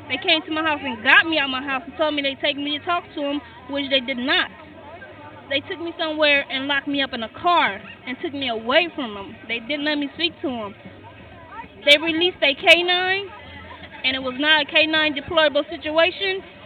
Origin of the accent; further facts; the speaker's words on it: Compton, California, United States; Compton, California.